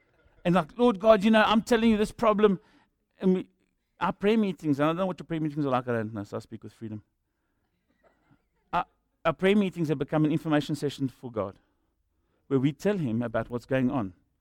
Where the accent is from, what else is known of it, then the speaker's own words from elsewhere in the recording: Secunda, Mpumalanga, South Africa; Now, if I'm from Secunda and I say this is a small town, you know, one horse down, sold a horse years ago.